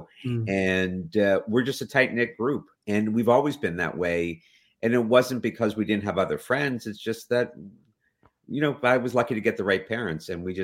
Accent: Harrisburg, Pennsylvania, United States; Don't hold it against me, Harrisburg, Pennsylvania.

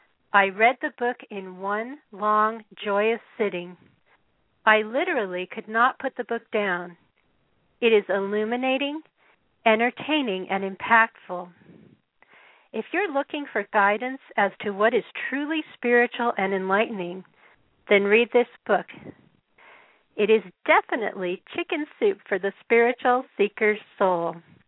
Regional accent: Denver, Colorado, United States; I grew up in Denver, and in Denver, football is very popular. And we were Broncos fans

